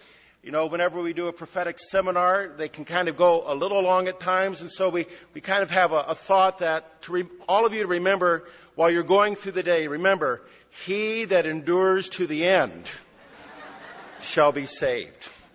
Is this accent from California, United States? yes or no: yes; California, United States; And all of you realize that as a Californian, when I married a Buckeye, I married up.